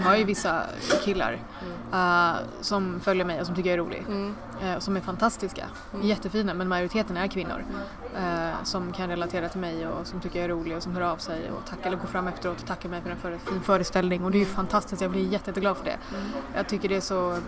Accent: India; now in Sweden; jag är ju från Indien och det finns inte så jättemånga indier i Sverige.

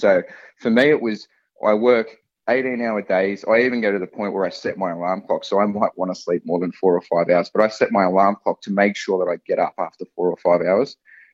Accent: Camden, New South Wales, Australia; I grew up in Camden, southwest of Sydney, and I pretty much grew up there for, you know, all of my primary school years. And then when I got into high school, we moved out towards Picton onto Acres.

